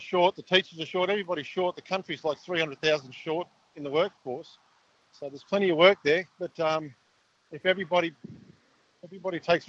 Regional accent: Lismore, New South Wales, Australia; born there; now in Bilpin, Australia; So I was born in Lismore, so that's kind of like the drawback, I suppose, as well. You know, but I've been in Bilpin 50 years

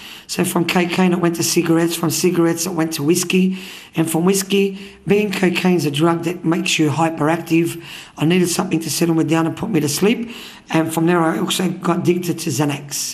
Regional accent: Sydney, New South Wales, Australia; I was born in St. George Hospital in the 70s and I grew up in Lakemba in the 70s and the 80s. Lakemba was just all Lebanese, or that's all I remember it of anyway.

